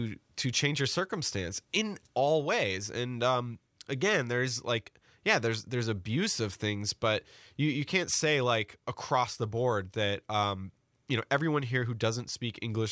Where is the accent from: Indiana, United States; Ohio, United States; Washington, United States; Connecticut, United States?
Washington, United States; Seattle; growing up in the West, Seattle's a very segregated city. There's huge dichotomies in race and class there.